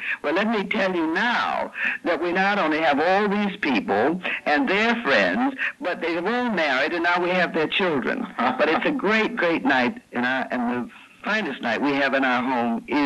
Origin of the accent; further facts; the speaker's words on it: Waterbury, Connecticut, United States; I'm from a very large family. I'm one of the seven children. And I came from Waterbury, Connecticut, from a very large and interesting house full of fireplaces